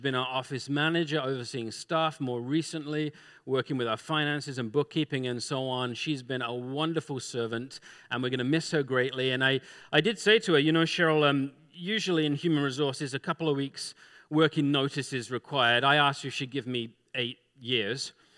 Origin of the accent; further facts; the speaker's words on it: England, United Kingdom; And I'm from England.